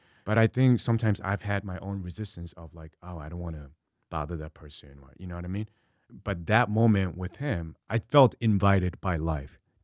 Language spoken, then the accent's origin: English; New York, United States; growing up in New York, hip hop was my first love.